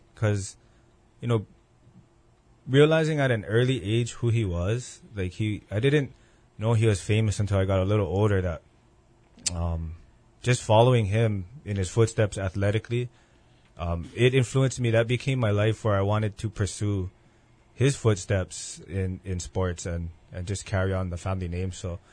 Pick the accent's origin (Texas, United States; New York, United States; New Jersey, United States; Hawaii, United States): Hawaii, United States; Aiea; Born and raised in Aiea on the island of Oahu, right above Waimalu, up in Newtown. Newtown is where I was raised.